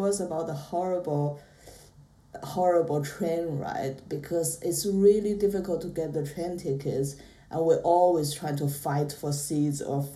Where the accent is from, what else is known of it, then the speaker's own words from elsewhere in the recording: China; English is a second language; now in United Kingdom; I come from China, and I've been in UK for 8 years now